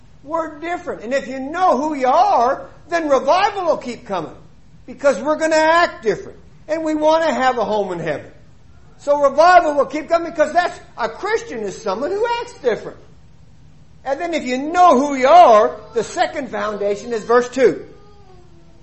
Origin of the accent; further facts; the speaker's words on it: Canada; Maybe because I was raised in Canada, a lot of snow.